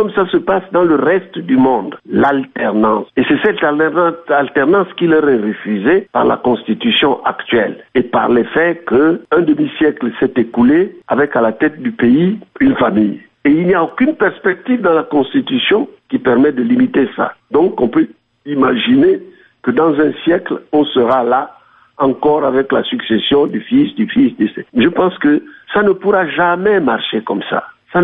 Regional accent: Gabon; Mais ça n'existe plus, sauf chez nous, au Gabon.

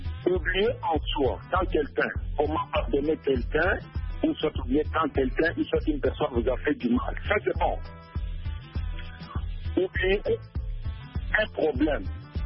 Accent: Kananga, Kasaï-Central, DR Congo; nous disons, nous ici, chez nous à Kananga

